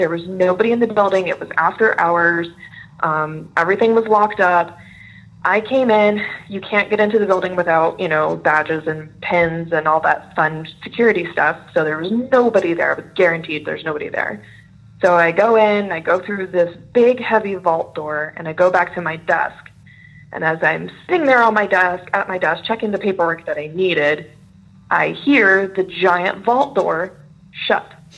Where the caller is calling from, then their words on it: Virginia, United States; I'm in Northern Virginia.